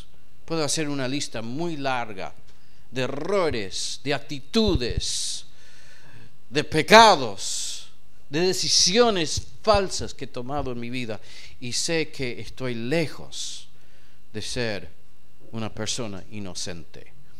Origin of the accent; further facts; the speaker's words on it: United States; Yo soy de Estados Unidos, pero mira, yo no desciendo de ninguna persona importante. Una mezcla de andas a saber qué cosa.